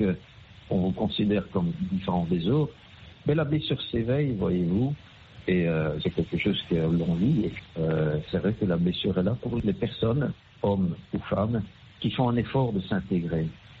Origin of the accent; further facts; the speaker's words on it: Belgium; donc personnellement, donc j'ai grandi en Belgique.